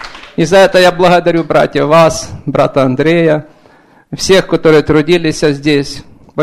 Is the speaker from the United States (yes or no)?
yes; Keizer, Oregon, United States; я из Орегона, город Кайзер.